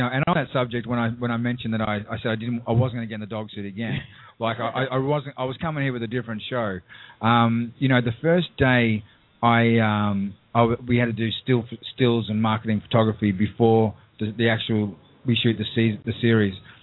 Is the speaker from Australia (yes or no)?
yes; Australia; I know I'm Australian.